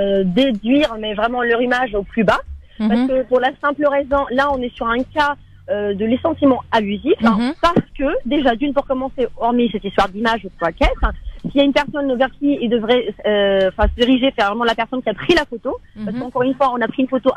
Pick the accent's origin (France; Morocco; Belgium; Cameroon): Morocco; Je suis marocaine.